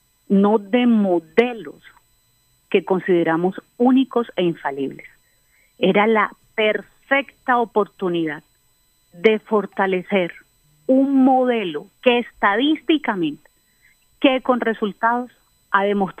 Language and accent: Spanish; Colombia; te hablo no solo como congresista, sino como usuaria del sistema y obviamente como colombiana.